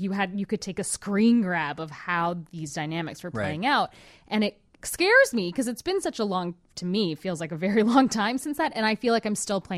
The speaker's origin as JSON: {"language": "English", "country": "Canada", "said": "it's a brown lady and I'm Canadian"}